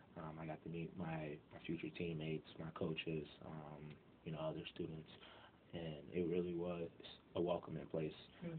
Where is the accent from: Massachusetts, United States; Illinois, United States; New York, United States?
Illinois, United States; Chicago; For sure, Well, I'm from Chicago. I went to a private high school called Loyola Academy.